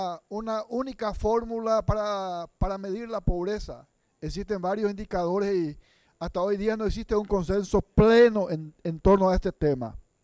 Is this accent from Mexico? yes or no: no; Paraguay; hace que asumamos como paraguayos de que todo está perdido